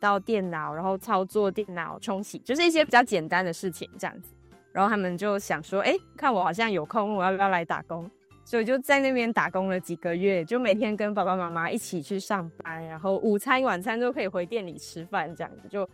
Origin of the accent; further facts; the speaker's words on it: Malaysia; 那我其实是在马来西亚长大的嘛，然后我们的教会是在马来西亚的第一个有差传事工的教会